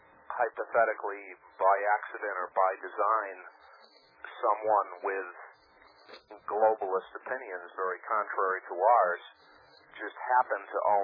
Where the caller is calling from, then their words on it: Connecticut, United States; I'm calling from Connecticut.